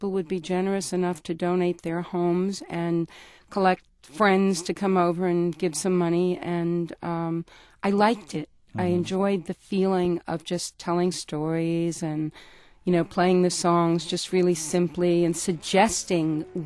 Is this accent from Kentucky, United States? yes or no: no; Brooklyn, New York, United States; also born or lived in Manhattan / Queens; now in Idaho, United States; No, I was born in Manhattan. Yeah. I lived in Queens briefly, but I grew up in Brooklyn.